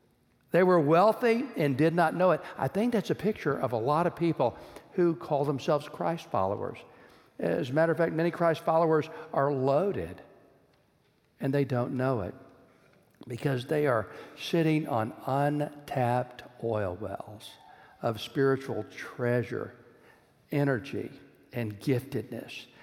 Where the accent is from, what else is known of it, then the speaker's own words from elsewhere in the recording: Texas, United States; When I was growing up in Texas as a kid, there was a legendary story about Ira and Ann Yates.